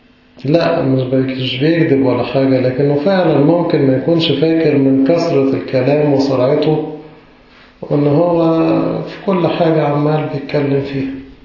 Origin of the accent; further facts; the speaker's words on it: Egypt; ما تعودناش عليها كمصريين، صح؟ لكن لما تيجي بقى تخرج من المجتمع المصري لمجتمع آخر